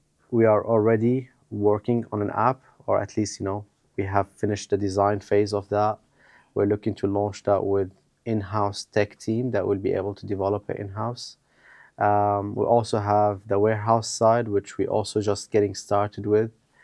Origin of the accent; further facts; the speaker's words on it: Damascus, Damascus Governorate, Syria; No, I grew up in Syria, in Damascus.